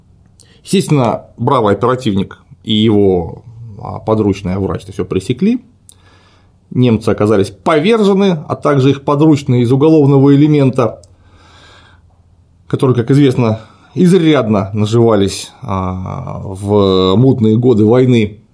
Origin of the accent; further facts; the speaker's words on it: Saint Petersburg, Russia; Я некоторым образом ленинградец, поэтому для меня тема интересна.